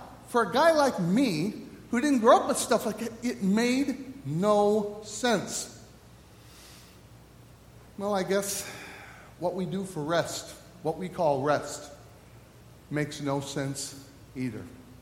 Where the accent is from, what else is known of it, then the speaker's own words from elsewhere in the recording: Midwest, United States; also born or lived in El Paso, Texas; I grew up in the Midwest where there wasn't a lot of cognizance about the stuff that was going on. But then my parents moved to El Paso, Texas.